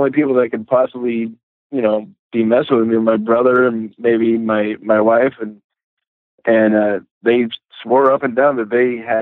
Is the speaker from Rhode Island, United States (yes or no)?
no; Alaska, United States; because I'm originally from Alaska, so I like the real camping.